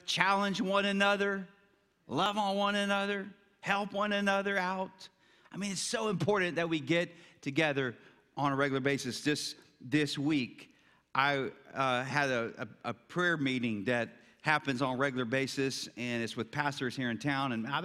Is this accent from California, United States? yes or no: no; Buda, Texas, United States; We grew up in the Buda area, and our church was on 51st Street on the other side of downtown.